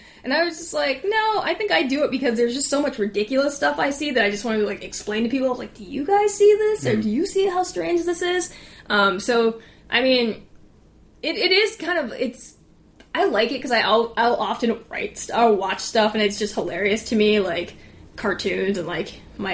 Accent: Minnesota, United States; I mean, it's also that, you know, I'm Minnesotan, so people are like, oh, okay, Minnesota.

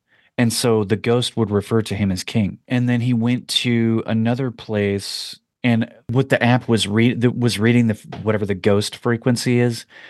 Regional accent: Oregon, United States; Nope. And I'm from Oregon.

